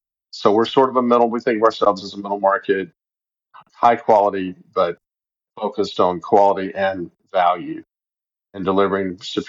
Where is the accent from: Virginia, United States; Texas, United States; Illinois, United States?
Texas, United States; Dallas; I'm a fifth generation Texan on both sides of my family. I grew up in Dallas. I tend to think of this as my home region and identity, even.